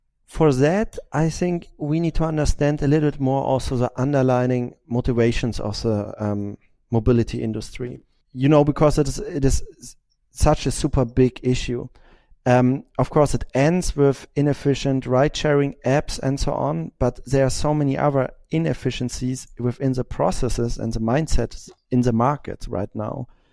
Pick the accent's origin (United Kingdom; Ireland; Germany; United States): Germany; now in Berlin, Germany; I'm from Germany, living in Berlin